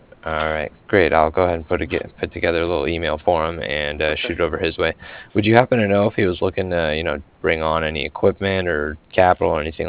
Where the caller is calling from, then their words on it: Cardiff, Wales, United Kingdom; And I was calling from Cardiff. That's Carbiff, like Frank.